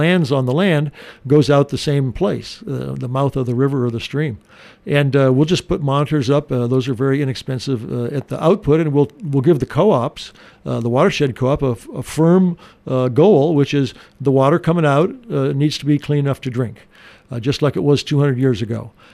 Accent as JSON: {"language": "English", "town": "Maquoketa", "region": "Iowa", "country": "United States", "tie": "born or raised there", "also_born_or_lived": "Postville", "lives_now": "Cedar Rapids, United States", "said": "I live in Cedar Rapids, but I was born in Postville, Iowa."}